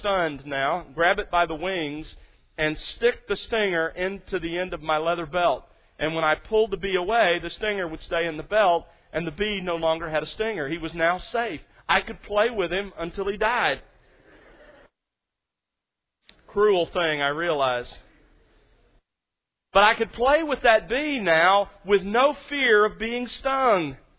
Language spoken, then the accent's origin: English; Alabama, United States; as a boy growing up in South Alabama, I remember searching through the clover.